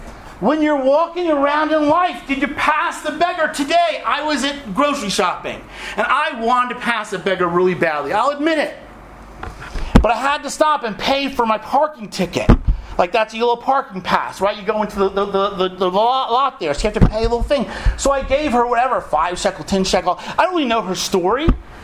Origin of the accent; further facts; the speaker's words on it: Florida, United States; she visited my hometown in Florida, where people didn't have yeshiva backgrounds and really didn't understand Hebrew